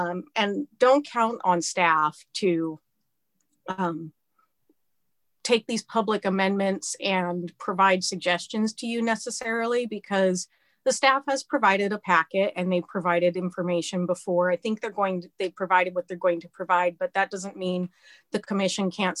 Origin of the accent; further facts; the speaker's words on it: Black Diamond, Washington, United States; I live in Bellevue. And I grew up in Black Diamond